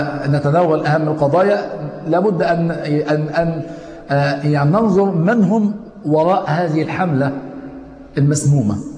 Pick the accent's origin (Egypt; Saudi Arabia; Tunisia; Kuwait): Egypt; Tanta, Gharbia; وأنا من طنطا فقلت لعلي كنت على سفر بالأمس